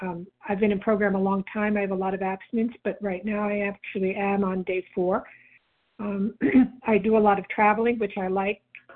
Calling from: New York, United States; I'm calling from New York.

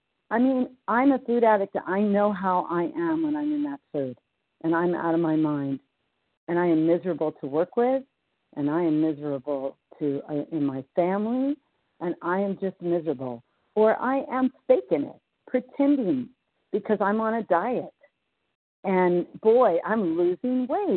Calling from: California, United States; I'm calling from Northern California, recovered.

